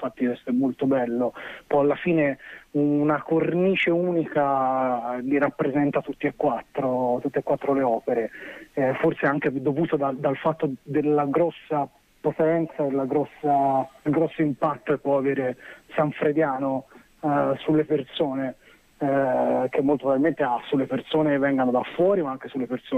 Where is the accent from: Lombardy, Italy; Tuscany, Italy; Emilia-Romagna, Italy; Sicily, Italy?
Tuscany, Italy; anch'io poi in effetti non sono fiorentino ma valdarnese